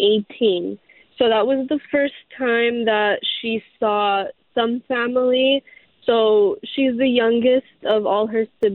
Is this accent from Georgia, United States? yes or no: no; Los Angeles, California, United States; So I'm born and raised here in LA, Los Angeles. I was born in Woodland Hills.